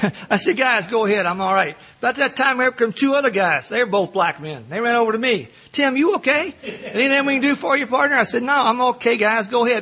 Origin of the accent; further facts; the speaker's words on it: Kentucky, United States; Now, I'm an Irish Catholic from Kentucky, all right? Grew up the oldest of seven kids.